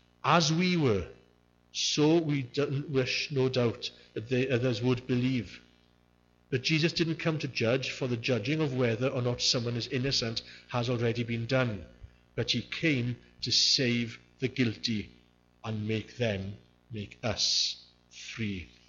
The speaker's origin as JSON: {"language": "English", "region": "Yorkshire and the Humber", "country": "United Kingdom", "said": "So I'm from Yorkshire. I was born in Yorkshire. I know I don't sound Yorkshire, but I was born in Yorkshire."}